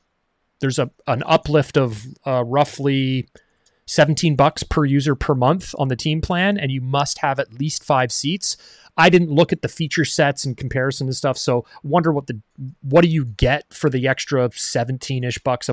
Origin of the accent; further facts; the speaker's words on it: Canada; because we're Canadian.